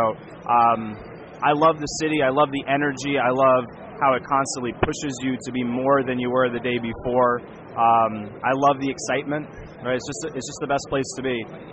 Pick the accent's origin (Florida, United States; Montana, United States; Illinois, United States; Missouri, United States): Florida, United States; now in New York, United States; But my background comes from, I grew up in South Florida, so I cook with a lot of seafood.